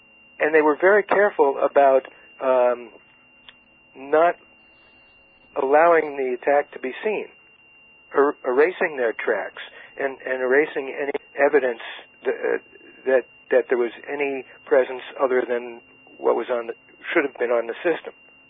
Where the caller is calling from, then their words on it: New York, United States; Let's just say the lower Hudson Valley.